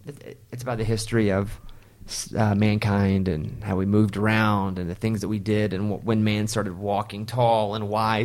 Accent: Arkansas, United States; I'm from Arkansas.

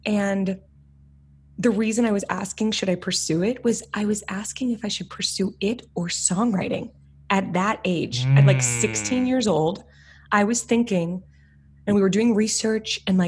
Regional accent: Wichita, Kansas, United States; I grew up in Wichita, Kansas, and Music Theater of Wichita is a regional theater there.

